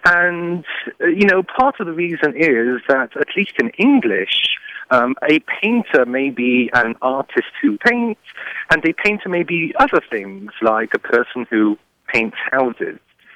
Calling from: Champaign, Illinois, United States

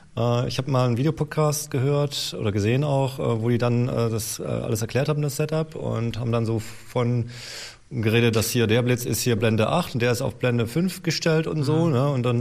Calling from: Mannheim, Baden-Württemberg, Germany; aus Mannheim.

